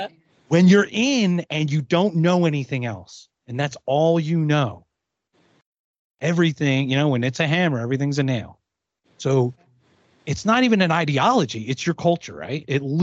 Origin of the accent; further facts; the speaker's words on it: Philadelphia, Pennsylvania, United States; born there; I was born in Philadelphia. My parents were both German. They were both born in Germany.